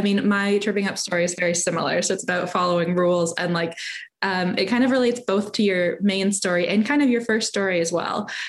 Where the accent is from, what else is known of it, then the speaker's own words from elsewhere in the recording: Toronto, Ontario, Canada; We're like, we're from Toronto.